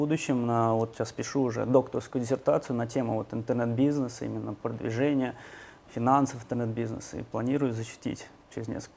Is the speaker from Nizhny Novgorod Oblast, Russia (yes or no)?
yes; Nizhny Novgorod, Nizhny Novgorod Oblast, Russia; Я живу и родился, и работаю в Нижнем Новгороде.